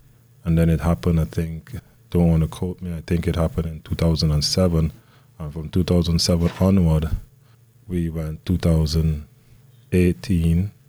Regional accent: Tobago, Trinidad & Tobago; Yeah, I'm from Tobago, Trinidad and Tobago.

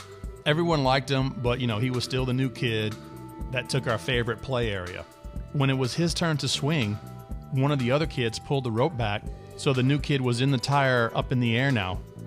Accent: Newport News, Virginia, United States; I grew up in Newport News, Virginia, that's two words, Newport and News, in a cul-de-sac at the end of a neighborhood

